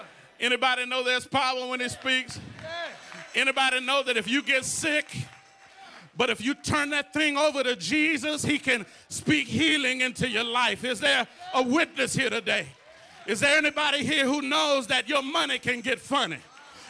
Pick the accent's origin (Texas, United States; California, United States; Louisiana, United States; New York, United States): Louisiana, United States; Leesville; I tell people wherever I go that I'm from Leesville.